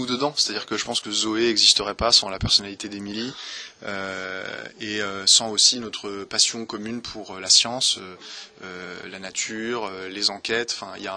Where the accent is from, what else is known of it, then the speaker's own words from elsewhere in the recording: Nantes, Pays de la Loire, France; de Nantes, ma ville natale, dans un festival dans lequel j'ai grandi quand j'étais adolescent